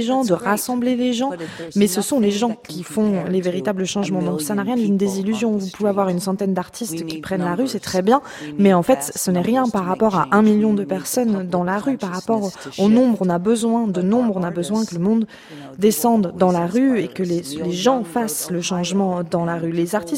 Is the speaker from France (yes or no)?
no; United States; vivre aujourd'hui aux États-Unis en tant qu'Américaine